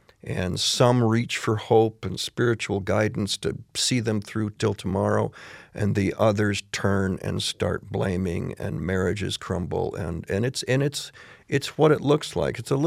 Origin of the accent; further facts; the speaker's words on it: Michigan, United States; So I look at Flint in my home state